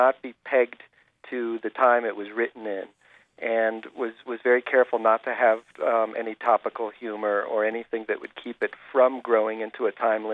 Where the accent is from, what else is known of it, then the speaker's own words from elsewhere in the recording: United States; I am an American man.